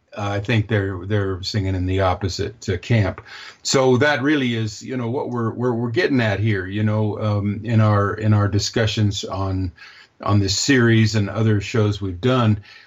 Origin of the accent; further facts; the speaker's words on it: Virginia, United States; I grew up in Virginia, and maybe, you know, they're very proud of their history back there.